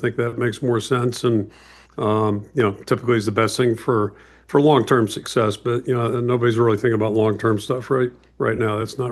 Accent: Pittsburgh, Pennsylvania, United States; I grew up in Pittsburgh.

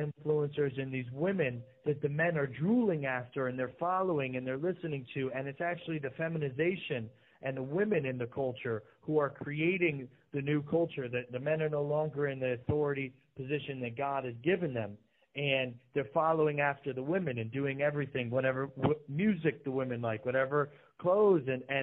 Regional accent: United States; I consider that to be my spiritual homeland, even though I'm American through and through.

